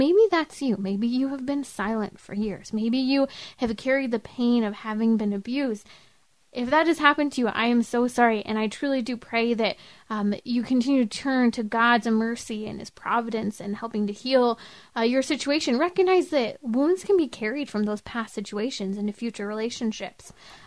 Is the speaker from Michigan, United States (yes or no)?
no; California, United States; But this is my home state, California.